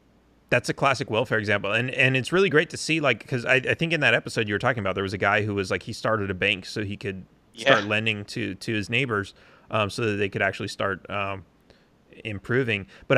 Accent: Los Angeles, California, United States; growing up in Los Angeles, all the streets are Spanish names.

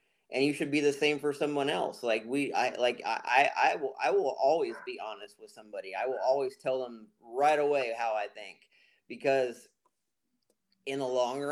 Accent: Minnesota, United States; Skull, I'm from Minnesota as well.

